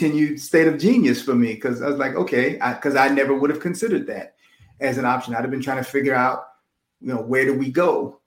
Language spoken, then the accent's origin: English; Miami, Florida, United States; also born or lived in Detroit / Chicago; I was born in Detroit, lived in Chicago, grew up in Florida. I'm from Miami